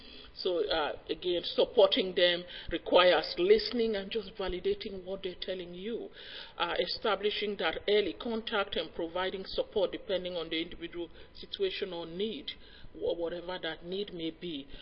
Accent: Nigeria; now in Canada; I grew up in Nigeria and trained as a midwife in Nigeria

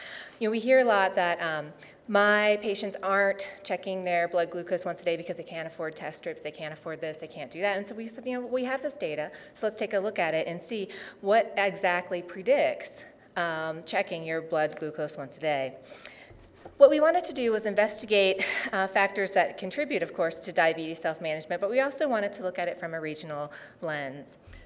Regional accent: Ohio, United States; I was raised in Claremont County, which is right here, and I work in Athens County, which is right there.

